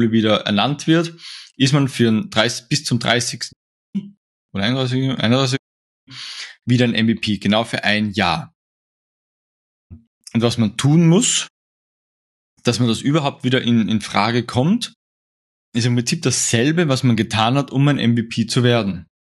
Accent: Austria; wie man bei uns in Österreich sagt.

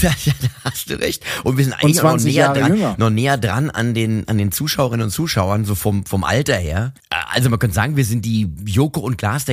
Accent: Mainz, Rhineland-Palatinate, Germany; wir als Mainzer, wir sind eigentlich ganzjährig auf einer innerlichen Karnevalssitzung. Fasnacht, wie wir übrigens hier bei uns sagen.

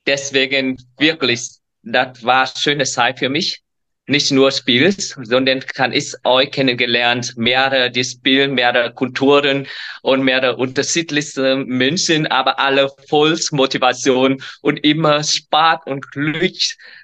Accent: Vietnam; German is a second language; now in Germany; Weil ich war in Vietnam ausgewachsen. Ich weiß, wie ist mein Heimat.

